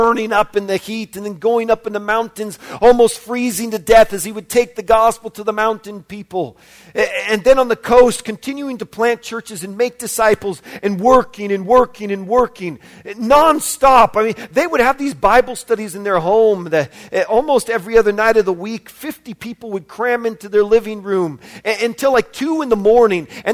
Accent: Portland, Oregon, United States; and I'm from Portland, Oregon, and I'm from their assembly.

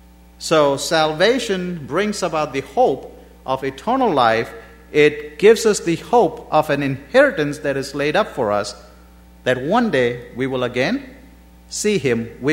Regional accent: India; I like I said, I grew up in India

